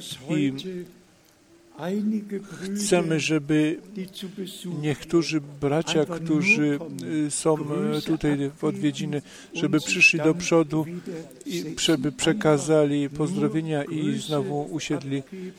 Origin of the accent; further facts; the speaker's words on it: Cabinda, Angola; Polish is a second language; jestem brat … z Kabinda, z Angola.